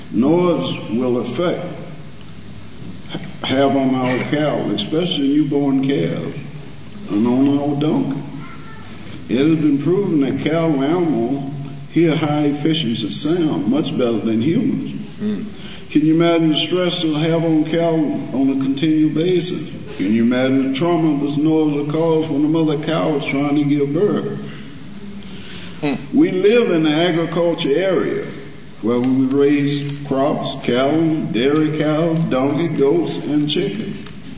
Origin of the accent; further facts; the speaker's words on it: Union Hill, Virginia, United States; moved away as an adult; I grew up in the Union Hill community. In 1963, I left Buckingham County for the military, where I joined the Air Force. And after 40 years, I returned to Buckingham County.